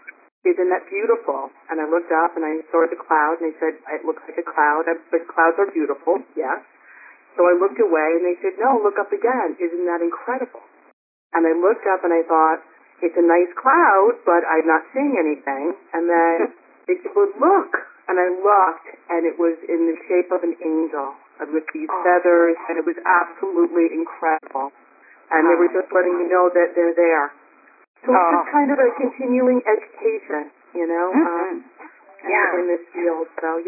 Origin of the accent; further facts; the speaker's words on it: New Jersey, United States; I'm from New Jersey.